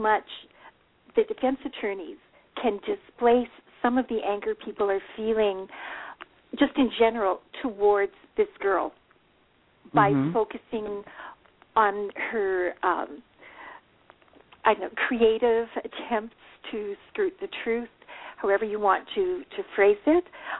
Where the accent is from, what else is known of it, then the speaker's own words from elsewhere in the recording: Canada; I'm from Canada, and gun laws are totally different up here than down there. But we have, because I live in Vancouver, we have a port city.